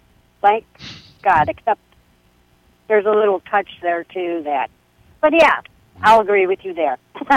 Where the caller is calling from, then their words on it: Arizona, United States; I'm on my cell phone, and I'm in the state of Arizona.